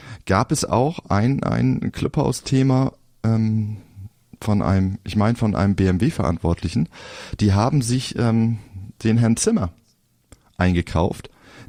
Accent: Flensburg, Schleswig-Holstein, Germany; ich komme ja aus Flensburg

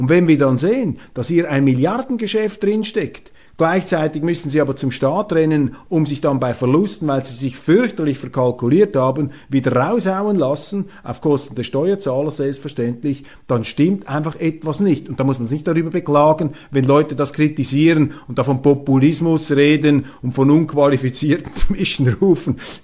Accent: Switzerland; Und da fragen wir uns natürlich als Schweizer

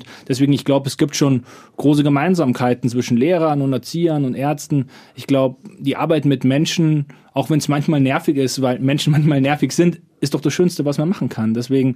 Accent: Munich, Bavaria, Germany; Ich komme aus München

